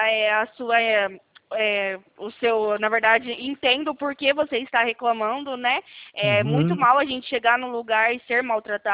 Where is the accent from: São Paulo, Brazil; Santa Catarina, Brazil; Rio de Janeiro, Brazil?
São Paulo, Brazil; Campinas; Eu sou aqui de Campinas, do interior de São Paulo.